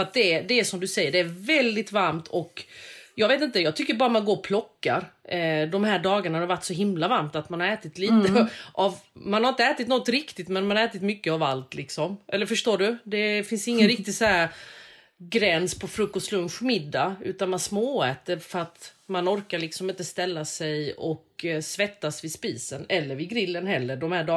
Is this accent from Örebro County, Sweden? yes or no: no; Växjö, Kronoberg County, Sweden; Så gjorde vi hemma i Växjö och det var också pappas favorit liksom sådär.